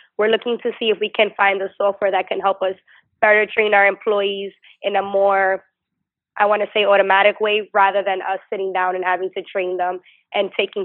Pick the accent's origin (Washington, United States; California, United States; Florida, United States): Florida, United States; now in New York, United States; Well, I'm originally from Florida and I moved to New York.